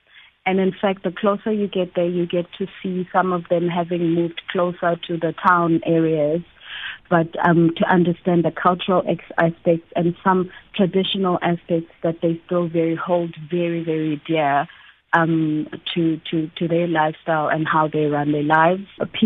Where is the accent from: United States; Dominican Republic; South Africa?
South Africa; sometimes they could immediately pick up that I'm not Motswana from Botswana. I'm Motswana from South Africa.